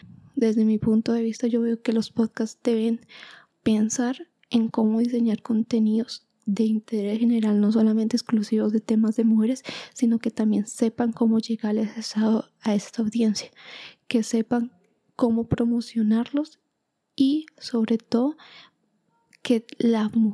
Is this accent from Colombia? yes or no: yes; Bogotá, Colombia; Soy de Bogotá, Colombia … Soy una oyente de podcast colombianos y algunos de habla hispana a nivel Latinoamérica.